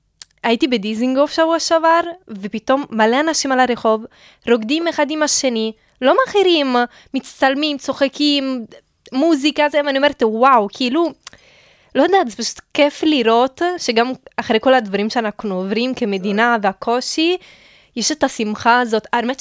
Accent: Italy; now in Israel; אני לדוגמה גם מדברת איטלקית בבית, וגדלתי באיטליה 14 שנים בו, כן? אבל לפעמים אני מרגישה שהעברית שלי הרבה יותר שוטף, בגלל שאני מדברת עברית כל יום.

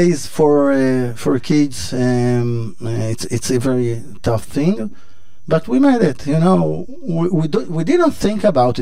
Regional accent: Jerusalem, Jerusalem District, Israel; I was born in Jerusalem, raised in Jerusalem as a kid.

